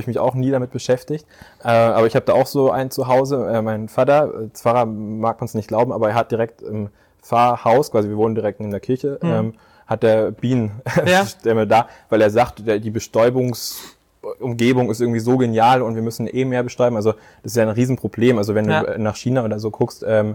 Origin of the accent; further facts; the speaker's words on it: Herdecke, North Rhine-Westphalia, Germany; born there; also born or lived in Dortmund / Plettenberg / Aschaffenburg; Ich bin in Herdecke in Nordrhein-Westfalen geboren, dann sind wir mal nach Dortmund gezogen, dann sind wir nach Plettenberg, Hering, Kerspenhausen, Hünfeld, Mansbach zwischenzeitlich, ich dann nach Stockheim, war mal in Aschaffenburg zwischenzeitlich.